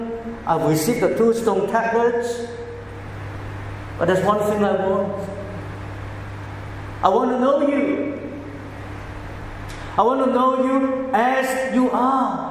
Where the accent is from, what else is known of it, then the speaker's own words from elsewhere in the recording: Hong Kong; moved away; I grew up in church in Hong Kong